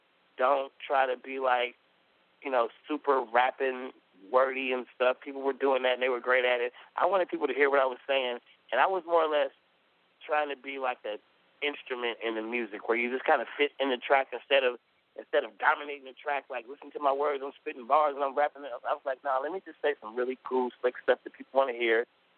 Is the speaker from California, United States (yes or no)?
yes; California, United States; I'm from California